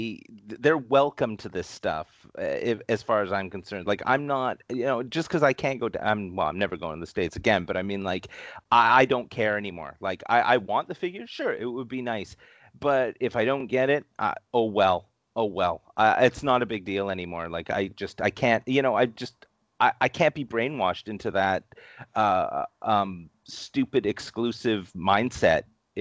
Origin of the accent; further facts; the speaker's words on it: Canada; So the thing is like it makes they as a Canadian collector, we have no idea how we can access these things.